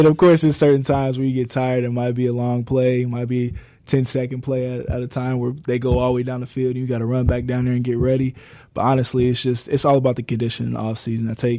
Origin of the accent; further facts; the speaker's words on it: Midwest, United States; now in Jacksonville, United States; It's way better than the Midwest. I grew up in the Midwest my whole life.